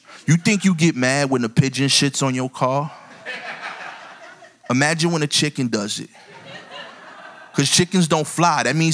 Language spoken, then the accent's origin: English; Brooklyn, New York, United States; Now, I'm from Brooklyn, as I said. I don't know much about farming.